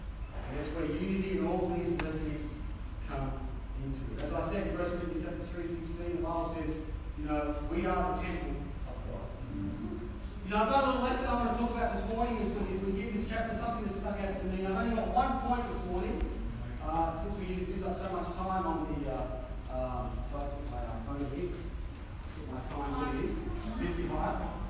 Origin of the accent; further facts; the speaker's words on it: Australia; born there; My parents are Maltese. So I'm Maltese by culture, but I'm Australian by birth.